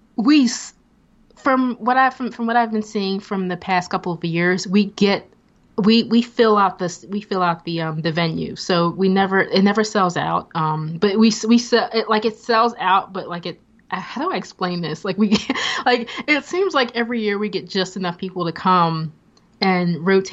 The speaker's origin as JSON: {"language": "English", "town": "Philadelphia", "region": "Pennsylvania", "country": "United States", "said": "I'm coming from Philly, so it's in Brattleboro, Vermont."}